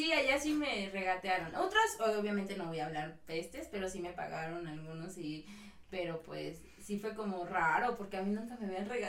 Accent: Acapulco, Guerrero, Mexico; now in Tlaxcala, Mexico; yo soy de Acapulco y aquí en Tlax nunca me había pasado

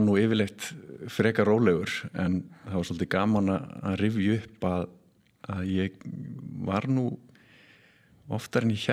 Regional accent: Seltjarnarnes, Capital Region, Iceland; ég alveg upp á Seltjarnarnesi og tengi svona kannski mest við þann stað þrátt fyrir að hafa þó verið í fjórum grunnskólum hér og þar og það var, já, í fyrsta bekk þá flytjum við á Núp í Dýrafirði

